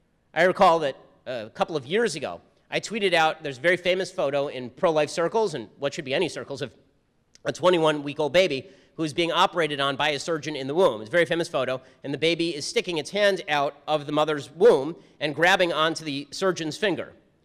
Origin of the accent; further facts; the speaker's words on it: California, United States; And remember, I'm from California, and this seemed unseemly to me.